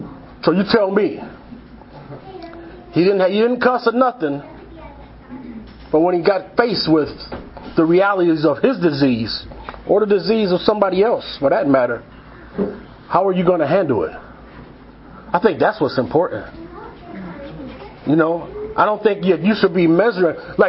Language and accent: English; Buffalo, New York, United States; You know, coming from, I'm originally from Buffalo, New York.